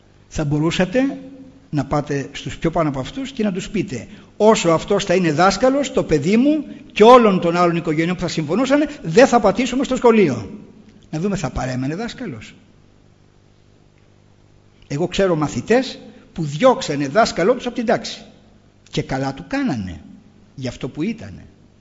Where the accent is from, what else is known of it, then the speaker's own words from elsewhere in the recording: Chalcis, Central Greece, Greece; στην πόλη μου, στη Χαλκίδα